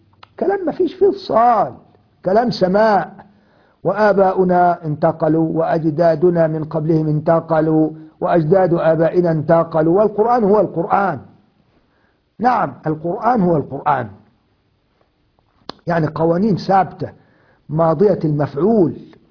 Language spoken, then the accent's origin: Arabic; Egypt; ايوه، واحنا عندنا في مصر يقول لك ده ايه، ده كلام بج كده وخلاص